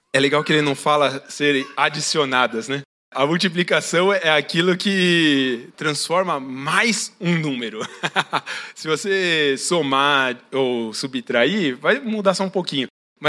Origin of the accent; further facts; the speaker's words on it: São Paulo, Brazil; ainda mais sendo paulistano, a gente vai para o problema e querer resolver logo e pronto, né?